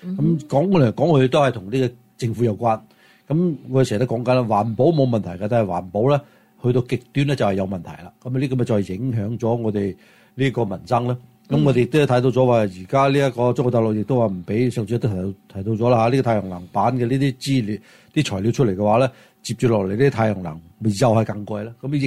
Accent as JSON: {"language": "Cantonese", "region": "California", "country": "United States", "said": "咁而家我哋加州人一直都讲緊我哋要想环保嘛"}